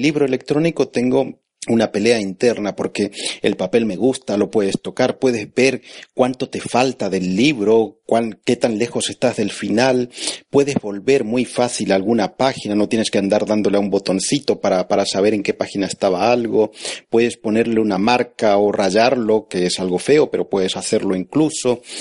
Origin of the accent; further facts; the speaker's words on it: Argentina; Yo soy argentino